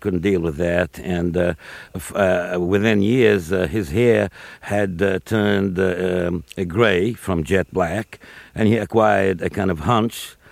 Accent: Beirut, Beirut Governorate, Lebanon; I'm your typical, indeed quintessential street kid when I was growing up in Beirut.

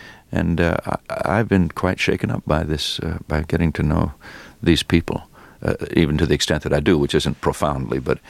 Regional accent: Ireland; No, but I'm Irish, and that's just about the same thing.

